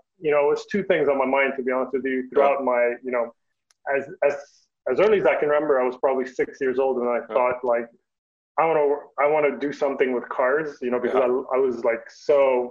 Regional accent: Lebanon; in Lebanon, because I grew up in Lebanon, those are my formative years.

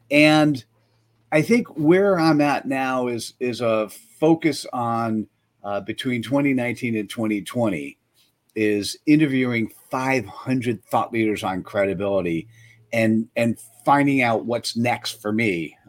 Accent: East Coast, United States; now in Cupertino, United States; You know, the New York, New Jersey thing.

